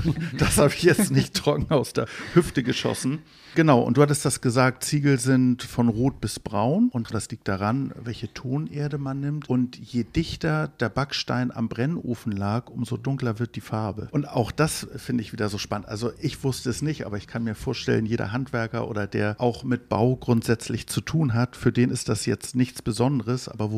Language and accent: German; Hamburg, Germany; ich bin in Hamburgs Osten auch groß geworden